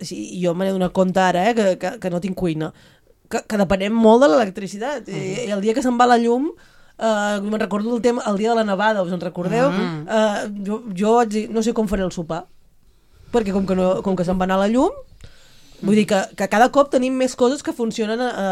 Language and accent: Catalan; Castelló d'Empúries, Catalonia, Spain; Jo que sóc de Castelló d'Empúries